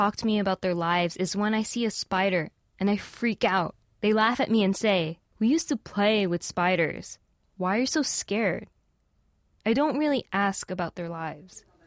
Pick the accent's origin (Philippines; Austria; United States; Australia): Philippines; thinking that I'm not really that proud of being a Filipino.